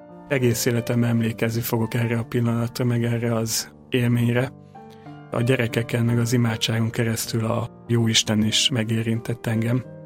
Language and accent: Hungarian; Hungary; Elmondtam, hogy Magyarországról jöttem, próbáltam kedves szép dolgokat mondani nekik.